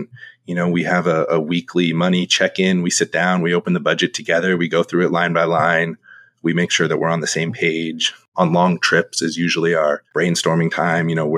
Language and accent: English; California, United States; My wife is from California. I'm from California.